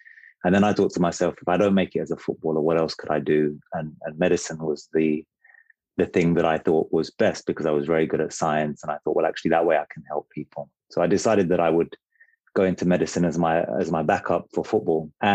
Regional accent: London, United Kingdom; I was brought up in London, in South London, and just lived with my mum and my three siblings.

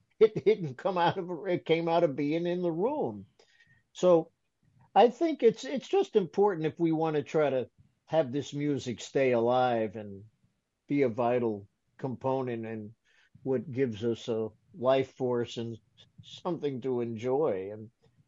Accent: New York, United States; I feel so grateful that I grew up in the New York area where my heroes were accessible.

